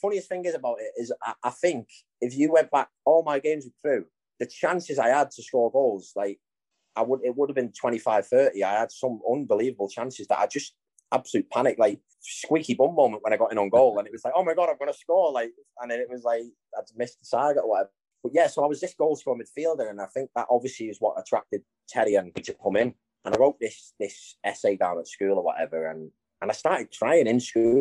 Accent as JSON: {"language": "English", "town": "Widnes", "region": "North West England", "country": "United Kingdom", "said": "just from outside Liverpool, obviously, like you said, from Widnes, and Dougie would tell you that I'm not a Scouser."}